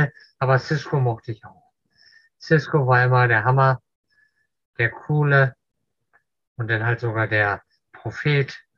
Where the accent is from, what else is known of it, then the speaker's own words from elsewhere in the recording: Northern Germany, Germany; Als Norddeutscher habe ich den verstanden.